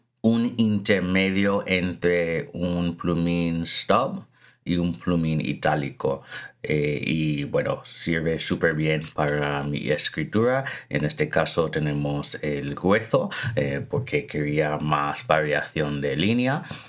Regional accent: Greater Accra, Ghana; now in United States; estaba en Accra, la capital de Ghana, visitando a mi familia y pasándolo bien en mi país natal. He vuelto a Estados Unidos

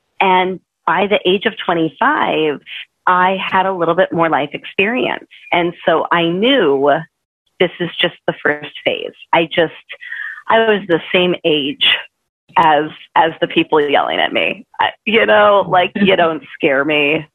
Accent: Pacific Northwest, United States; I grew up in the Pacific Northwest. It's a very, very liberal place in which to grow up.

